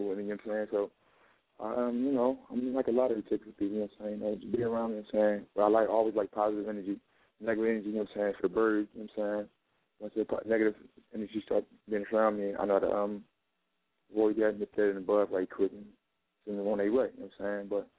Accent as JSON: {"language": "English", "town": "Philadelphia", "region": "Pennsylvania", "country": "United States", "said": "well, I come from West Philadelphia"}